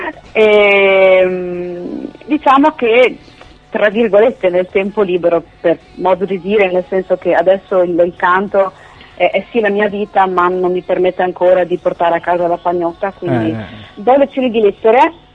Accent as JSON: {"language": "Italian", "town": "Padua", "region": "Veneto", "country": "Italy", "said": "io canto molto nella mia zona, che io sono di Padova"}